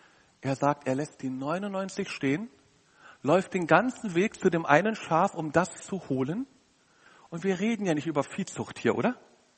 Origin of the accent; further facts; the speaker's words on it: Berlin, Germany; Und da komme ich, arrogante Sau aus Berlin, angerannt und denke über sie schlecht.